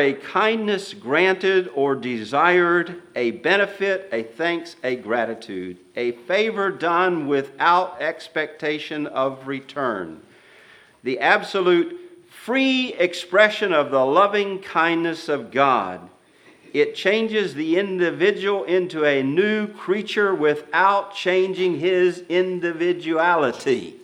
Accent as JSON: {"language": "English", "town": "Pensacola", "region": "Florida", "country": "United States", "tie": "born or raised there", "said": "It attacked my hometown this past week. I came from Pensacola."}